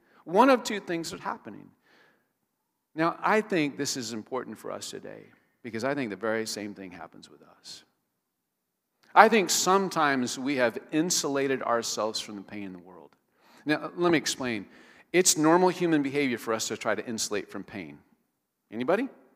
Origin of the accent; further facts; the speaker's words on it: Iowa, United States; And we grew up in Iowa, rural Iowa.